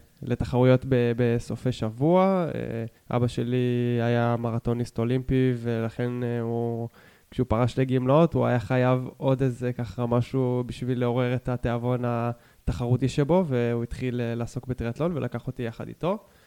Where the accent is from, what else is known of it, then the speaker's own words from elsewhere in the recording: Zikhron Ya'akov, Haifa District, Israel; נולדתי בחיפה. בגיל 4 עברנו לזיכון יעקב, שם בעצם התגוררתי עד לפני חצי שנה.